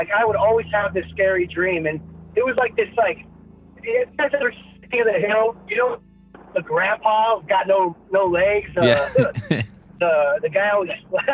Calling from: San Diego, California, United States; from San Diego, right here in California.

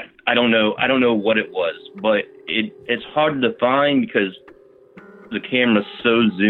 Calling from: Virginia, United States; I'm calling from Virginia.

